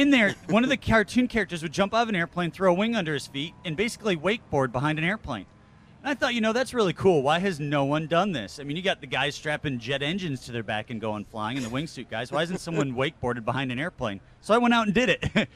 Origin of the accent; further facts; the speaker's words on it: Illinois, United States; So I was actually from Illinois at the time, so it was kind of this weird coincidence.